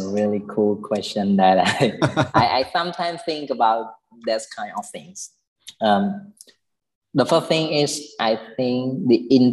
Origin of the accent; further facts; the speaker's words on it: Phnom Penh, Cambodia; from Phnom Penh